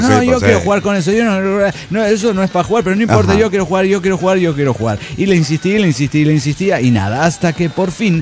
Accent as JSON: {"language": "Spanish", "town": "Celaya", "region": "Guanajuato", "country": "Mexico", "said": "de Celaya, Guanajuato, México."}